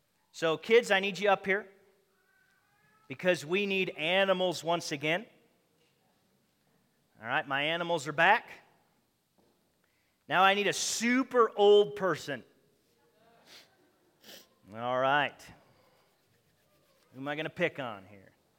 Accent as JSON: {"language": "English", "country": "United States", "said": "I don't know. I'm American."}